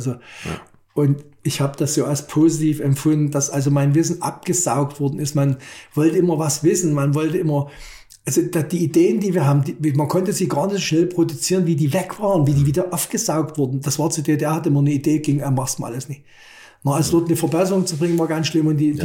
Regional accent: East Germany, Germany; ich möchte im Jahr 100.000 D-Mark verdienen als Ossi.

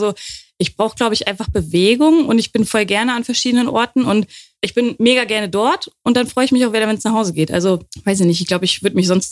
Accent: Dortmund, North Rhine-Westphalia, Germany; Ja, ich komme aus Dortmund, arbeite in Lünen

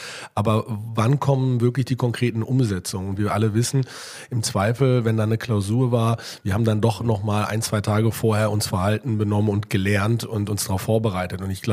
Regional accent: Berlin, Germany; Ich bin seit 20 Jahren in meiner Heimatstadt Berlin Unternehmer

